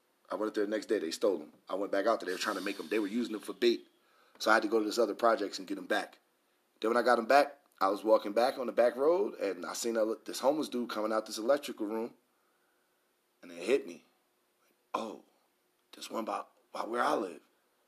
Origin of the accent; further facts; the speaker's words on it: New York City, New York, United States; And you know I live in Harlem, right? I'm from Harlem, so it's right there.